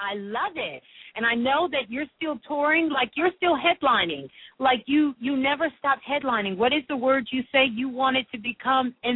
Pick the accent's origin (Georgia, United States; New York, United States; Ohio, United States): New York, United States; Brooklyn; Originally Brooklyn, New York. I was born in Brooklyn, but I live